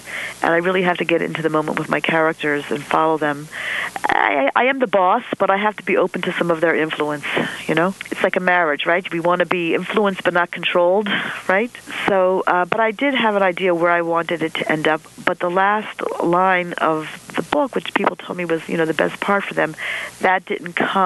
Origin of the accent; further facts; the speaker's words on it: New Jersey, United States; I'm from New Jersey